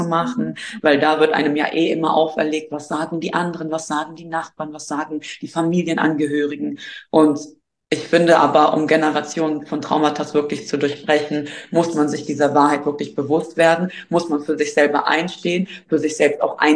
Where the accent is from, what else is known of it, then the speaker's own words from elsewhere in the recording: Germany; Nein, ich bin in Deutschland aufgewachsen